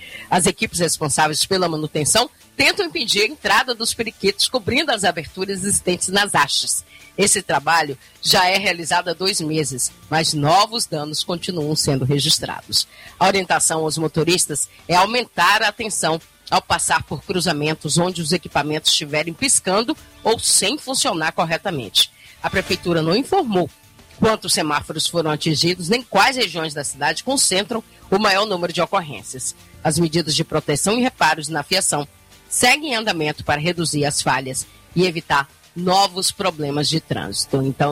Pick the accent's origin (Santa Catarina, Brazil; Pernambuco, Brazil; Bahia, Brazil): Bahia, Brazil; Jequié; que traz informações direto de Jequié, a minha terra natal.